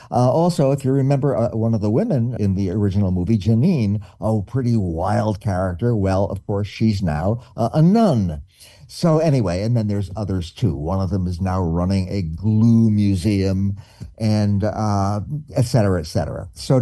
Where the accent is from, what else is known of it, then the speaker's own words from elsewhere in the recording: New York, United States; now in Baltimore, United States; I have lived in Baltimore for quite a while now, although I'm from New York before